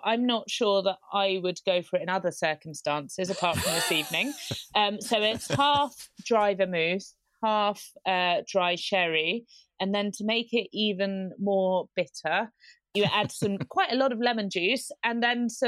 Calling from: London, United Kingdom; I'm calling you from my flat in North London

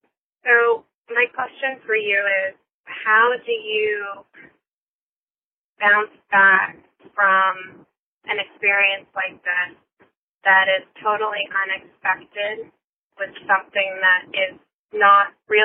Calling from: Tampa, Florida, United States; I'm calling from Tampa, Florida.

